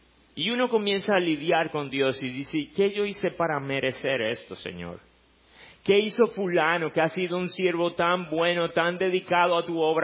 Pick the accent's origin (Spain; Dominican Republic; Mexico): Dominican Republic; Nosotros como dominicanos hemos tenido un privilegio impresionante.